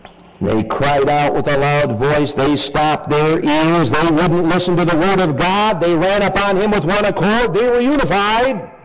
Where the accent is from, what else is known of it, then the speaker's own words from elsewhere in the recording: Michigan, United States; because I'm from Michigan, it would be very easy for me to be caught up into that spirit. And because my background is from Michigan